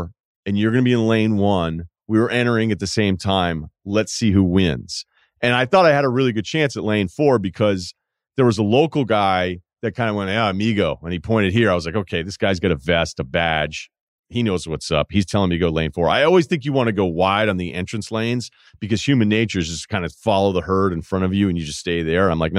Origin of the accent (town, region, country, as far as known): United States